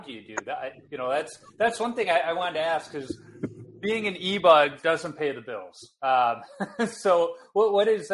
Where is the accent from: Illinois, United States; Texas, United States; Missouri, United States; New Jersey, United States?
Illinois, United States; Chicago; moved away as an adult; now in Minnesota, United States; I live in Minnesota these days, but I grew up in Chicago. But, you know, I moved out to college when I was 18.